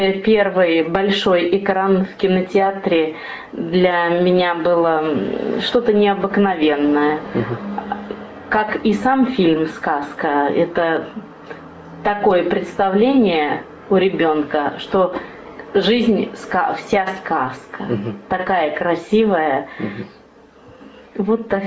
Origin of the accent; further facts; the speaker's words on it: Volgograd Oblast, Russia; born there; now in Saint Petersburg, Russia; Я родилась в Волгоградской области. С 1982 года я проживаю в Санкт-Петербурге.